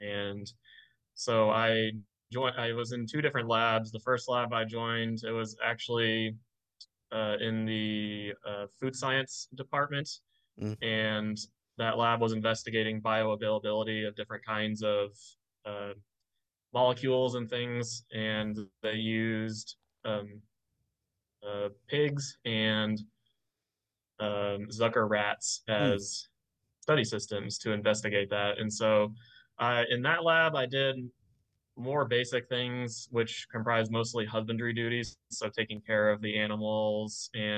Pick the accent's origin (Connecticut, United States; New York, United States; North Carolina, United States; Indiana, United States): Indiana, United States; Carmel; also born or lived in Georgia; now in St. Louis, United States; I am originally from Carmel, Indiana, which is in the Indianapolis area of Indiana, and lived there most of my life, and then also lived in South Georgia for several years. And now I currently live in St. Louis